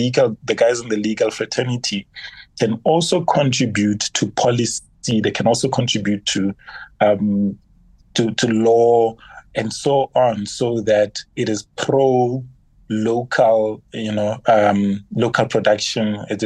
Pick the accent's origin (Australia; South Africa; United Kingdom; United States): South Africa; And it exposed us as South African accountants, for example.